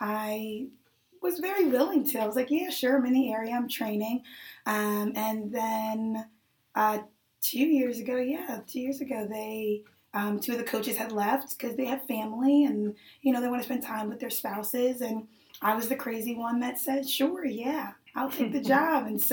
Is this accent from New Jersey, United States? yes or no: yes; New Jersey, United States; also born or lived in Queens, New York; Yeah, I was born in Queens, New York, mm-hmm. and my mother's a single parent, and so she moved us out of the city, and we moved pretty much all around South Jersey.